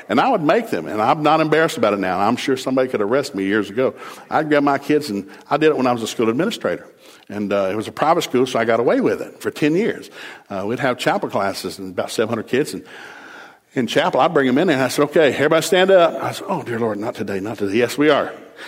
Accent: the South, United States; So I'd be singing something famous because I grew up in the South. So we listen to bluegrass music all the time.

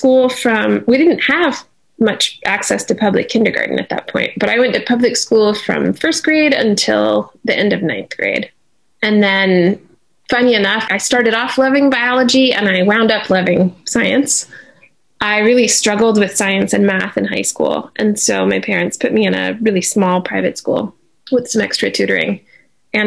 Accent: South Carolina, United States; I grew up mostly in South Carolina and we moved when I was little.

